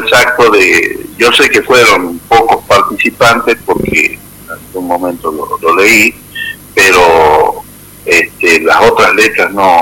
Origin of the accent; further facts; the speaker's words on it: La Rioja, Argentina; siempre y cuando los riojanos respetemos, cantemos y reconozcamos esa canción